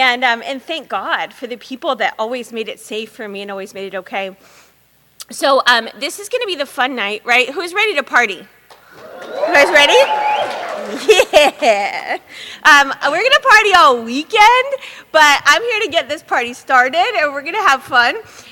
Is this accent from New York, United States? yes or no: no; Tennessee, United States; born there; also born or lived in Alabama / Arkansas; now in Los Angeles, United States; And so I was born in Tennessee, and then I lived in Alabama and Arkansas before I came here. And so just all the way through the South.